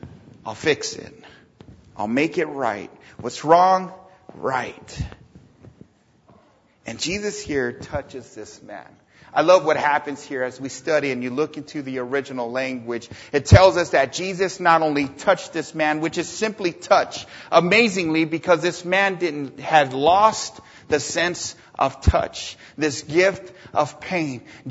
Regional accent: California, United States; Growing up in Southern California, we always heard it, only you can start forest fires, right?

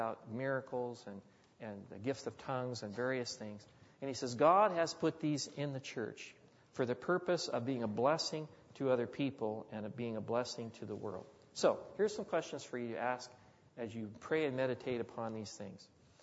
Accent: United States; As an American, as a red-blooded American, I'm not all hep on government, okay?

